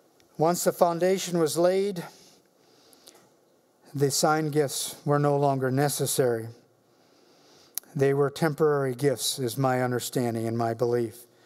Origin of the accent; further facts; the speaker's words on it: Belize; It was a whole lot more prevalent down there where I grew up in Belize.